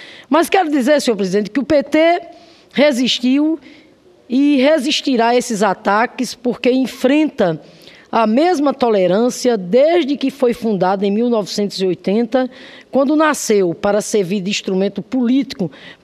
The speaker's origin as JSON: {"language": "Portuguese", "town": "Nova Palmeira", "region": "Paraíba", "country": "Brazil", "tie": "born there", "said": "Eu nasci lá no Curimataú, Seridó paraibano, lá na cidadezinha de Nova Palmeira, menina de família de origem humilde."}